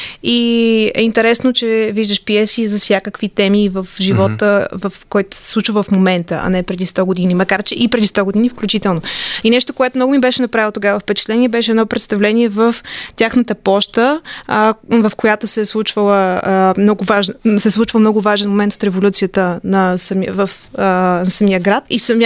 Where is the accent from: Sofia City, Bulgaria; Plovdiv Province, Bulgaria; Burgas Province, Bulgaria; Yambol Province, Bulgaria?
Sofia City, Bulgaria; Sofia; born there; на 26 години съм, родена съм в София